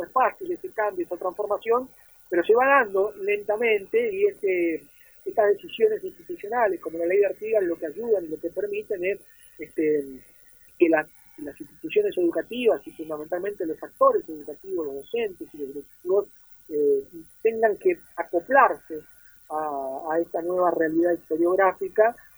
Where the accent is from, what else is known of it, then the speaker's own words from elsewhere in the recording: Oberá, Misiones, Argentina; born there; la ciudad de Oberá, que además es mi ciudad natal, así que bueno, los obreños estamos muy orgullosos